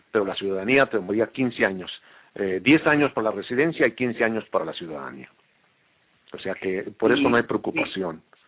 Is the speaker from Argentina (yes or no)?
no; Mexico; now in United States; Como mexicano te puedo decir que los mexicanos que emigramos a Estados Unidos no venimos con la intención de obtener la ciudadanía americana.